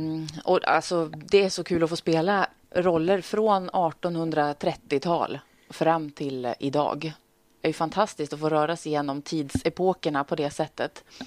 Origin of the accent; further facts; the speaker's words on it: Örnsköldsvik, Västernorrland County, Sweden; also born or lived in Malmö; now in Gothenburg, Sweden; jag är ju från Övik, men det blev liksom så. För att jag gick teaterhögskolan i Malmö och bodde kvar där några år och har familj där nere och så. Och så flyttade vi till Göteborg